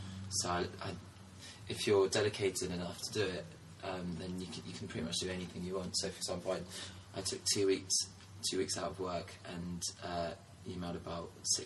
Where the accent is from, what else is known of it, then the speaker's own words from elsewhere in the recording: Paris, Île-de-France, France; moved away; also born or lived in Winchester, United Kingdom; I grew up in Paris, and then I moved to Winchester